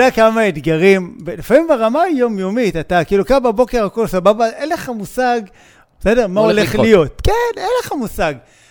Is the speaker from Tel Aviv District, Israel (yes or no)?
yes; Bat Yam, Tel Aviv District, Israel; אני בת ימי, אני גדלתי כל החיים, אמא שלי גרה בבת ים, אני מכיר את בת ים